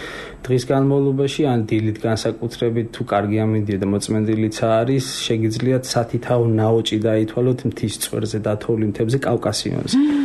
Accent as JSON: {"language": "Georgian", "town": "Vakiri", "region": "Kakheti", "country": "Georgia", "tie": "born or raised there", "said": "და გადავედით ჩვენს ფუძე, სადაც იყო სოფელ ვაქირში, იქ ავაშენეთ სახლი, შესაბამისად ის ადრეული ბავშვობა გავატარე მე სოფელში. მე-6 კლასამდე ცხოვრობდი იქ"}